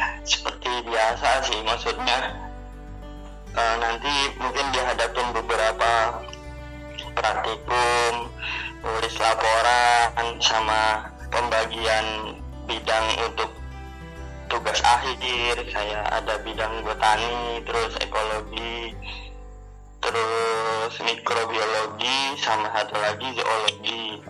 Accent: Tangerang, Banten, Indonesia; saya orang Tangerang yang ketika awal masuk dulu bilang ini orang Jakarta, tapi aslinya saya Tangerang, tinggal di Kelurahan Belendung, Kecamatan Benda, Kota Tangerang, Provinsi Banten, di ujung barat

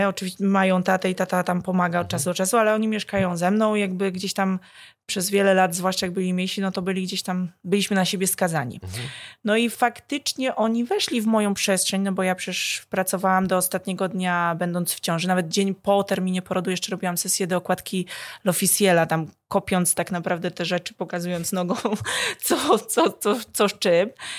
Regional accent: Bytów, Pomeranian Voivodeship, Poland; born there; Ja jestem Kaszubką, ja się urodziłam na Kaszubach

